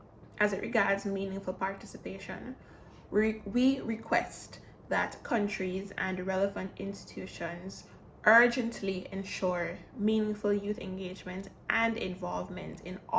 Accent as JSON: {"language": "English", "country": "St. Vincent & Grenadines", "said": "I am from St. Vincent and the Grenadines, the gem of the Antilles."}